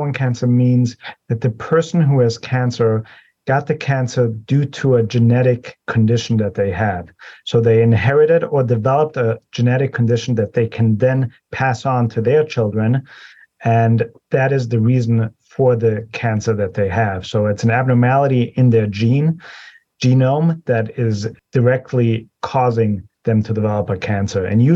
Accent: Vienna, Austria; moved away as an adult; now in United States; I was born in Vienna, Austria, and then came here for college, started off in Baltimore, and then did my medical school in New Haven at Yale University, and then did my residency in New York City, and then came for my fellowship to Cleveland.

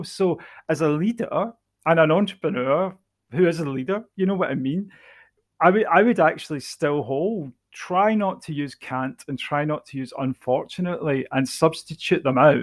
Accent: United Kingdom; And being British, you've got a healthy level of skepticism, haven't you?

